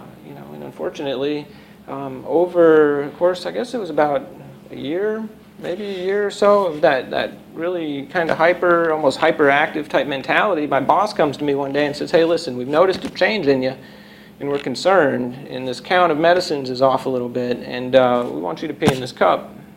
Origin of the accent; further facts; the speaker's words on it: Chicago, Illinois, United States; We're from Chicago, so we drove back to Chicago one Christmas